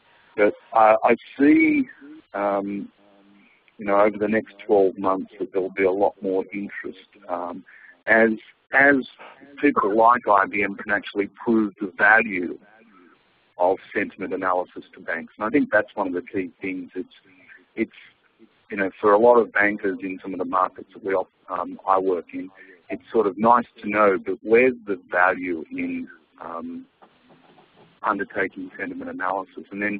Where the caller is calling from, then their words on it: Hanoi, Vietnam; I'm dialing in from Hanoi, so I hope the line's clear.